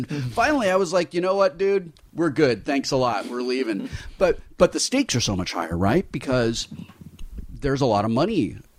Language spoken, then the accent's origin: English; California, United States; You know, we're from Southern California.